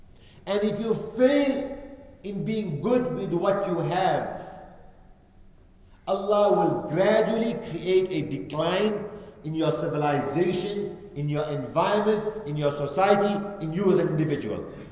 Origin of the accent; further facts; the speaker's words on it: South Africa; I mean, I'm from South Africa, we know who rules South Africa.